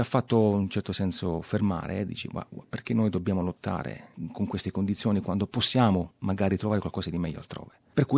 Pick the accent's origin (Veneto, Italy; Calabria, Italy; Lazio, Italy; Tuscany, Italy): Calabria, Italy; moved away as an adult; now in Australia; Io sono calabrese, ho 41 anni, sono qui in Australia dal 2011 e in Italia facevo il gelatiere, che tuttora faccio anche qui in Australia.